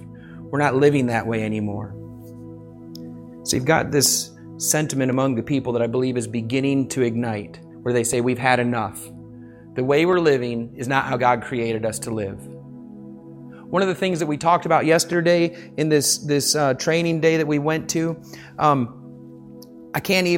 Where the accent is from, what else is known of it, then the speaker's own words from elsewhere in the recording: Michigan, United States; Well, I remember growing up in Michigan, there was this guy named Gary, and he would take this hiking trip every year or two.